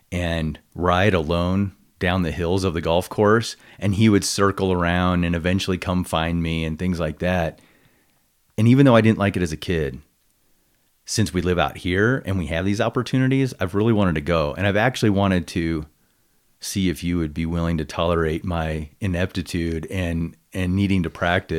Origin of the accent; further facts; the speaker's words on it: Missouri, United States; I would go to the local golf course where I grew up in Missouri with my dad, who was really into cross-country skiing.